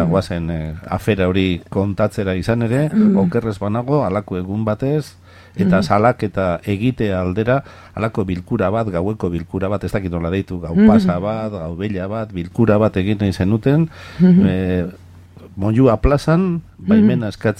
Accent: Bilbao, Basque Country, Spain; ni bilbotarra naiz

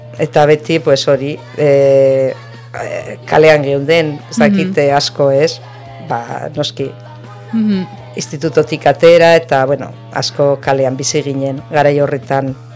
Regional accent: Pamplona, Navarre, Spain; born there; nire gurasoak etorri ziren lanera eskondu zirenean, esan nahi dut. Mm-hmm. Osea, nahiak danak Iruñan jaio ginen.

